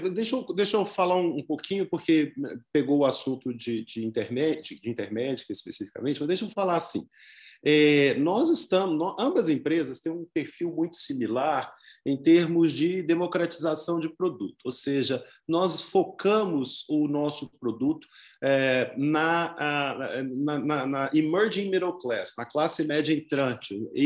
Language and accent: Portuguese; Belo Horizonte, Minas Gerais, Brazil; o carinho especial que você sabe que eu tenho por Belo Horizonte, porque eu sou mineiro belo-horizontino.